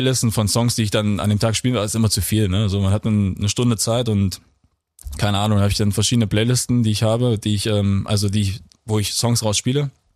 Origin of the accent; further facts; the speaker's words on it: Thuringia, Germany; ich bin aus Thüringen